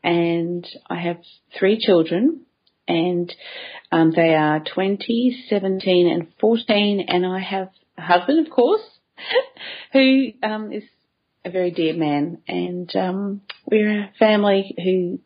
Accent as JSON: {"language": "English", "region": "South Australia", "country": "Australia", "said": "So I'm from South Australia, which, of course, is in the south. It's in the middle part of Australia"}